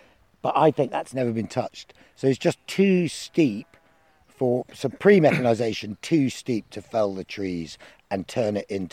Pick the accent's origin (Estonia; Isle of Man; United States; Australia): Isle of Man; I grew up in the Isle of Man, which is actually relatively, has relatively poor treescape.